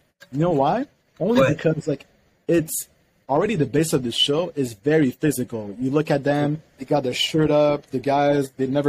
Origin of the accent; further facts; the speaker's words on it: Canada; I told them I'm from Canada.